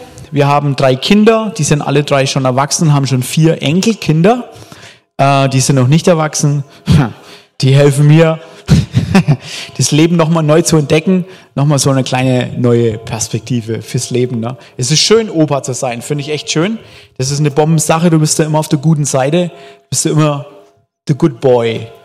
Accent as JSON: {"language": "German", "region": "Bavaria", "country": "Germany", "accent": "Franconian", "moved": "yes", "said": "Also, ich bin ein Oberfranke, ein richtiger, von daher darf ich das sagen und wir sind vor vielen, vielen Jahren ausgezogen von Oberfranken."}